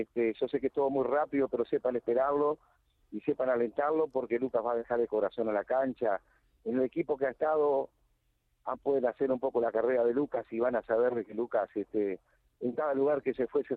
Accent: Uruguay; Nosotros somos charrúa, sangre charrúa tenemos, que eran los indígenas que vivían aquí en nuestro país

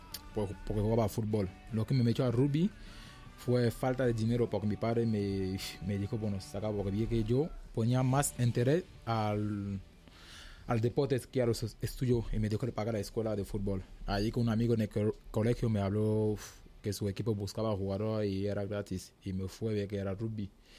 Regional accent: Douala, Littoral, Cameroon; Spanish is a second language; Soy de Camerún. Y mi ciudad se llama Douala, la segunda capital, la capital económica de Camerún.

